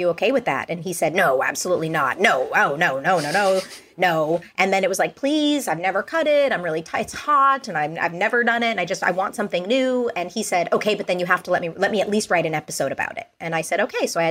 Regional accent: Calabasas, California, United States; born or raised there

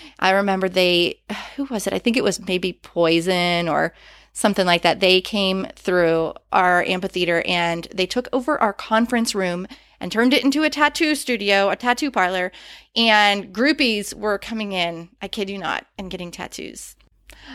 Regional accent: Pennsylvania, United States; Okay, so I am originally from Western Pennsylvania. And if you know anything about Western Pennsylvania, you know that we bleed black and gold. And it's one of those things, it didn't feel like it was a choice. It was just a part of growing up.

